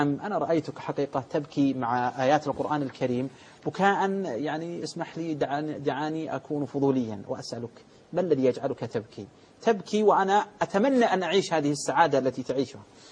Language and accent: Arabic; Al-Qassim, Saudi Arabia; وعامي عندنا في القصيم